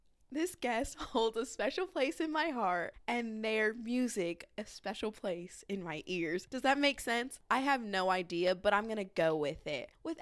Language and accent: English; Midwest, United States; But we are from the Midwest.